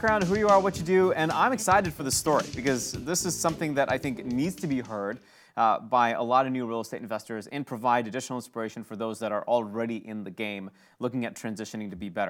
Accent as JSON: {"language": "English", "town": "Kalamazoo", "region": "Michigan", "country": "United States", "tie": "born or raised there", "said": "In my hometown of Kalamazoo, Michigan, I remember hearing about this."}